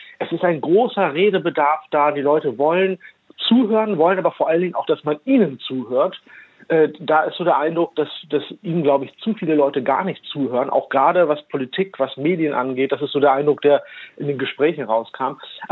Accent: Germany; born there; ich bin ja Deutscher mit Migrationsgeschichte. Ich selbst bin zwar in Deutschland geboren, aber meine Eltern sind aus Pakistan gekommen, haben Wurzeln in Indien.

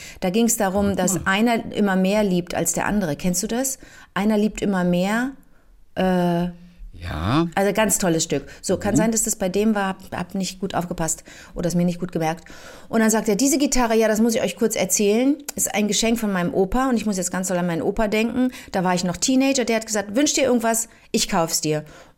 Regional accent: Bulgaria; Ich bin selber auch aus dem Hause Bulgari. Ich komme selber aus Bulgarien.

